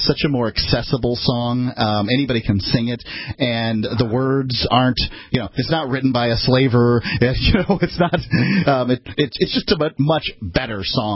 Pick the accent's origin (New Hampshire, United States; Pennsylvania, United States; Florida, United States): Florida, United States; So this is how people in the South, and I'm from Florida, and as are you